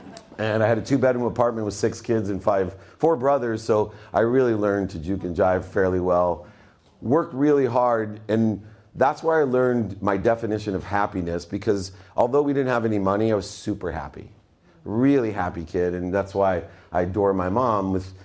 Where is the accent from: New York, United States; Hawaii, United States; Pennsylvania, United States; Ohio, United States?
Ohio, United States; Akron; I grew up in Akron, Ohio, the armpit of the U.S., great place to be from.